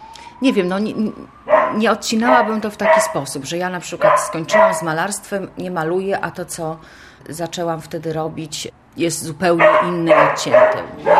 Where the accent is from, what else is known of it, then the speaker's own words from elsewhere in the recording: Szczecin, West Pomeranian Voivodeship, Poland; moved away as an adult; now in Gdańsk, Poland; ja pochodzę ze Szczecina, prawda? Wyjechałam tam mając 19 lat, tym zdając tutaj do Akademii Sztuk Pięknych w Gdańsku